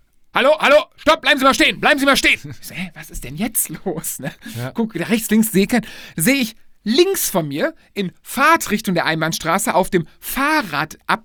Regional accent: Lohmar, North Rhine-Westphalia, Germany; Wir waren, sind dann nach Lohmar zurückgekommen, mein Heimatdorf.

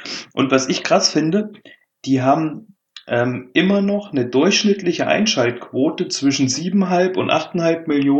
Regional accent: Hesse, Germany; Kommen wir aus Hessen.

